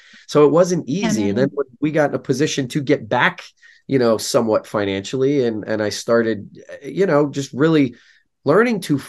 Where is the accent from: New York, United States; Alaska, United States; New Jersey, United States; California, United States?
New Jersey, United States; I grew up in Northern New Jersey and people say, wow, you're always so positive.